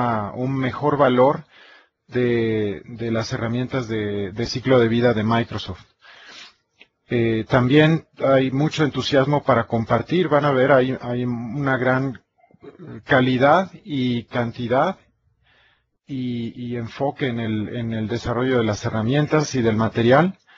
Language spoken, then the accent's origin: Spanish; Mexico; soy consultor senior de México